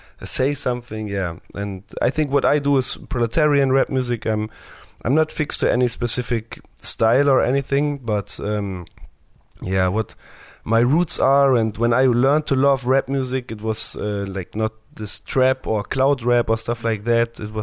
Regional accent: Berlin, Germany; English is a second language; I'm from Berlin, Germany. And yes, I make rap music.

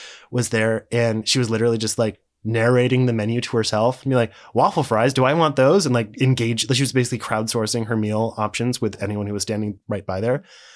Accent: Pittsburgh, Pennsylvania, United States; No, I grew up in the Flashdance, and you were right the first

